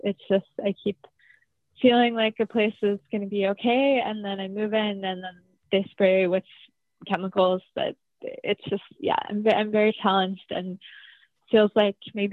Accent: Cincinnati, Ohio, United States; also born or lived in Philadelphia / Seattle; now in Bali, Idaho, United States; I was born in Philadelphia. I grew up in Cincinnati, and I spent most of my adult years in Seattle

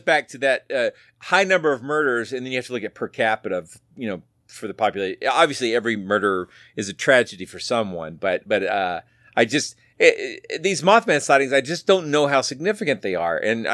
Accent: Atlanta, Georgia, United States; I mean, Atlanta, I'm from the Atlanta area, and Atlanta shuts down at night.

